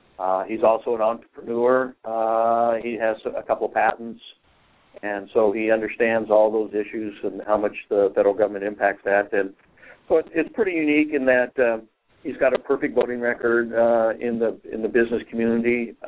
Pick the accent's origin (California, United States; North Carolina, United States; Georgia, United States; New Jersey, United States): California, United States; now in Arizona, United States; So I came from California, and I love it here in Arizona. I'm glad to be here.